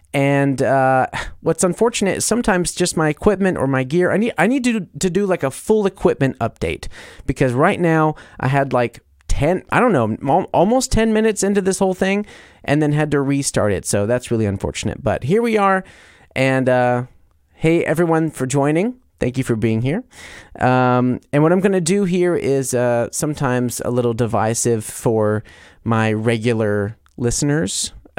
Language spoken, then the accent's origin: English; the South, United States; I'm from there. I'm from the South, especially.